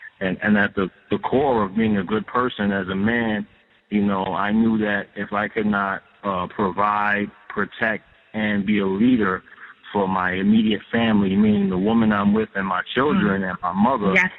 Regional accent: Harlem, New York, United States; I'm originally from Harlem.

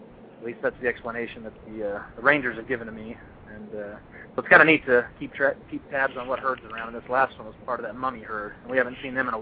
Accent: Texas, United States; and then done some, you know, hiking and climbing in my home state of Texas.

